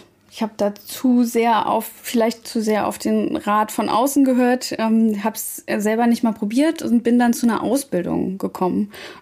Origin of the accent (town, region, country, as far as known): Saxony-Anhalt, Germany; born or raised there; also born or lived in Stuttgart / Berlin